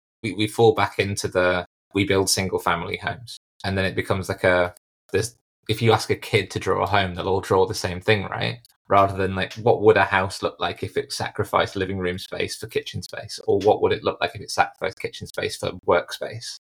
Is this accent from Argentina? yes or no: no; United Kingdom; now in New York, United States; I'm British, I don't like the term co-living because it means doing things with other people, and we are sort of genetically allergic to some of those things. So when I moved from London to New York, I was like, something feels off